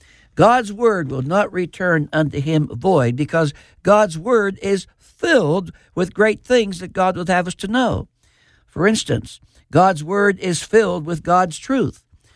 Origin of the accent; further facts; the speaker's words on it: Pennsylvania, United States; even as a child growing up in Fayette County in western Pennsylvania, I always loved the Bible.